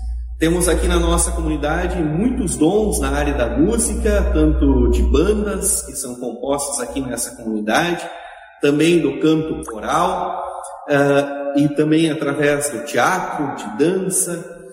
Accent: Santo Cristo, Rio Grande do Sul, Brazil; now in Pelotas, Brazil; Eu sou natural da cidade de Santo Cristo, no Rio Grande do Sul.

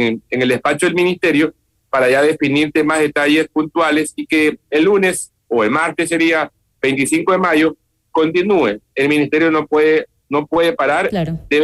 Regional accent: Ecuador; en nuestra raza, que somos ecuatorianos

